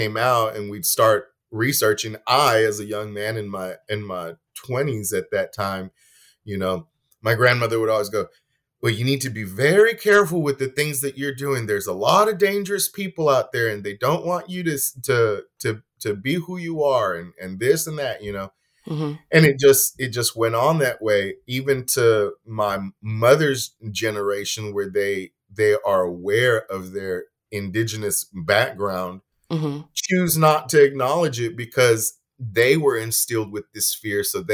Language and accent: English; Texas, United States; So it becomes a thing right now where as a Karankawa individual and being a Texan or living in Houston or whatever city we live in, we are very proud of those things.